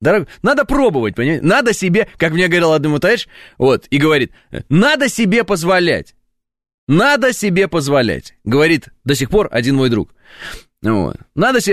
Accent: Southern Urals, Russia; Я ж с Урала, с Южного.

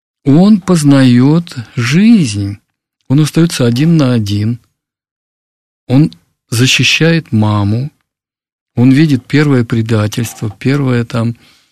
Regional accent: Far East, Russia; born there; Я родился на Дальнем Востоке, в военном городке.

